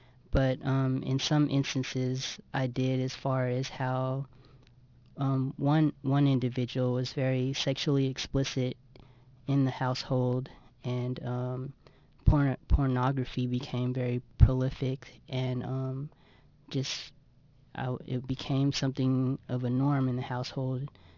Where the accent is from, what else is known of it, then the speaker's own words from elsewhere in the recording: New Jersey, United States; mother's a immigrant from the Philippines, and she's a single mother who raised me since birth here when I was born in New Jersey